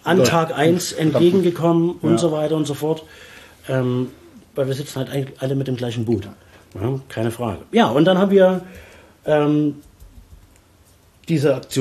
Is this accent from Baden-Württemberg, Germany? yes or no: no; Saxony, Germany; Ich komme nicht direkt aus der Stadt Chemnitz, ich komme aus einem kleinen Dorf. Nahe der Talsperre Kriebstein, das ist, glaube ich, das, was vielleicht die meisten kennen. Ungefähr eine halbe, dreiviertel Stunde weg von Dresden. Ja? Genauso von Leipzig, das ist so in diesem Dreieck.